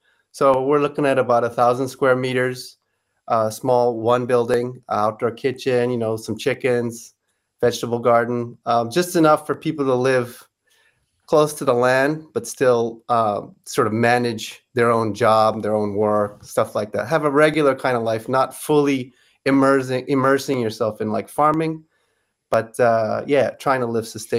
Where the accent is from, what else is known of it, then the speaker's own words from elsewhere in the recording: Shibuya, Tokyo, Japan; I grew up in Shibuya